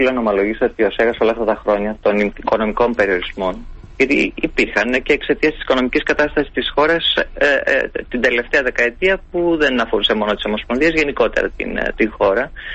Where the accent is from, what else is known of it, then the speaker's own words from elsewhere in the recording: Trikala, Thessaly, Greece; Είναι από τις πιο όμορφες πόλεις της χώρας. Την αγαπώ πάρα πολύ. Είναι η πατρίδα μου. Εκεί γεννήθηκα, εκεί μεγάλωσα, εκεί ξεκίνησα αθλητισμό. Εκεί είναι το σπίτι μου, ακόμη το πατρικό.